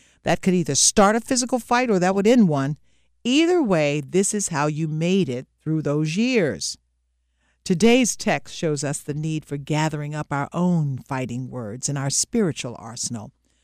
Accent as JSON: {"language": "English", "region": "the South", "country": "United States", "said": "As you may already know, I come from the South, and every kid down South was familiar with the phrase fighting words."}